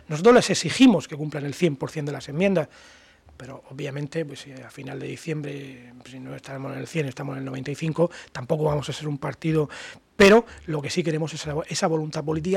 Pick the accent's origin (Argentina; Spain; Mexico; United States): Spain; Region of Murcia; sino como murciano, como contribuyente, como persona que ama y quiere su tierra